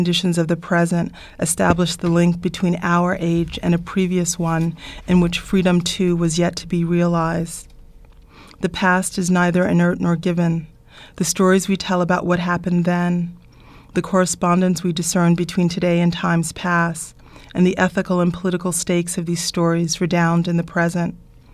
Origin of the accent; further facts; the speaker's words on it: Brooklyn, New York, United States; You know, I'm a New Yorker. I was born in Brooklyn. I'm not culturally African at all.